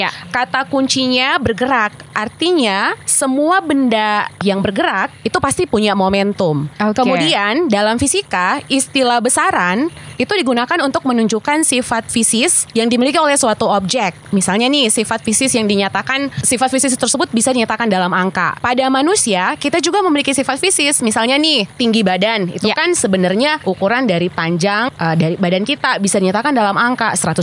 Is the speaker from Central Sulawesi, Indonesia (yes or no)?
yes; Poso, Central Sulawesi, Indonesia; Asal saya dari Poso, jauh banget, Sulawesi Tengah.